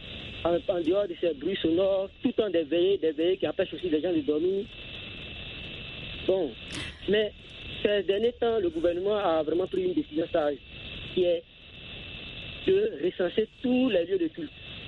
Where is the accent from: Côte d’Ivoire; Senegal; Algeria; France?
Côte d’Ivoire; En tout cas, chez moi, en Côte d'Ivoire, il n'y a pas de critères pour le choix des sites de culte.